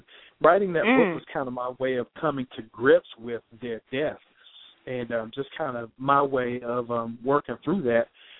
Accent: Atlanta, Georgia, United States; also born or lived in Charlotte; I'm an Atlanta native, originally from Charlotte, but I grew up in Atlanta.

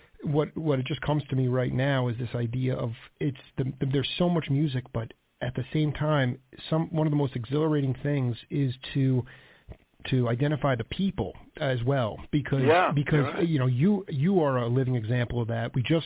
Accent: New York, United States; I grew up in New York.

